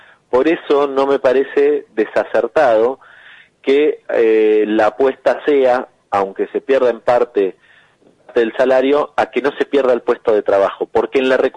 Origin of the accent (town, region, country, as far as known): Argentina